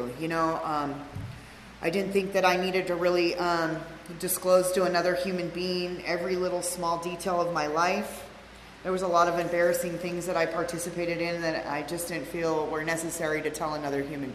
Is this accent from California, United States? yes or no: yes; California, United States; I was raised in the Antelope Valley